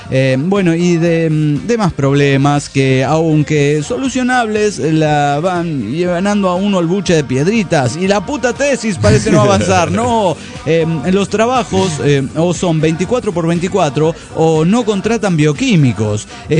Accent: Mexico City, Mexico; Soy ese güey del Distrito Federal Mexicano.

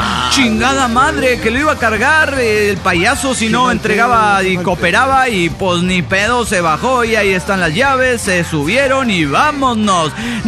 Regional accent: Managua, Nicaragua; de Managua, Nicaragua.

